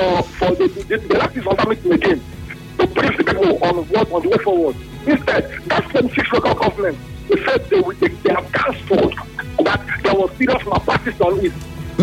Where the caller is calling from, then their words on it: Portland, United States; I'm calling from Portland.